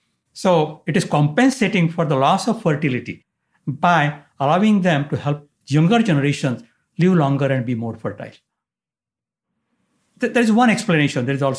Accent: India; And then it suddenly struck me that what I grew up with in India was that older people are wiser.

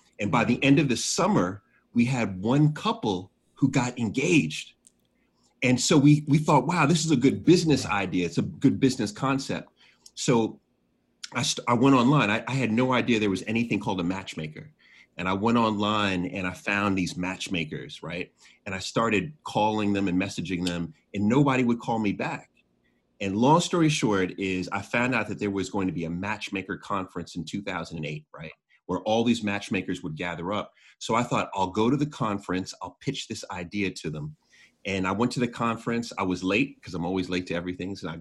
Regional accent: Jamaica; But I'm Jamaican, you know, so I have 10 jobs.

